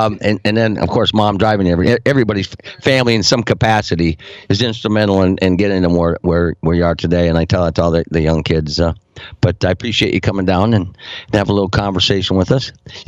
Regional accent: Iowa, United States; moved away as an adult; I came from Iowa 7 years ago.

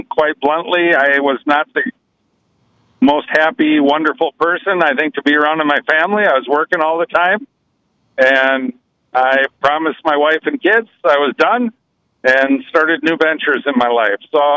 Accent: Wisconsin, United States; Yes. Yeah, I was born in Madison, and then we live way up in the hinterland, about 80 miles south of Lake Superior. So we are truly up in the frozen tundra.

